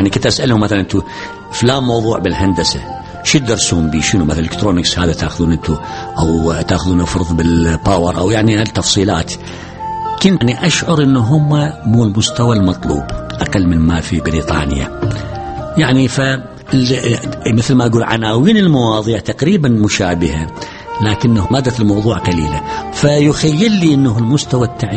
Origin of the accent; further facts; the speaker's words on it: Iraq; أنا الآن عراقي أدرس هنا في الجامعة،